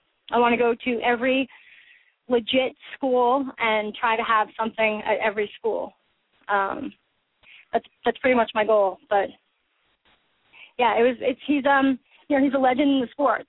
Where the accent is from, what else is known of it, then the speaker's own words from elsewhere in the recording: New York, United States; as a New Yorker coming here and being like, wow, dude, I'm in Seattle right now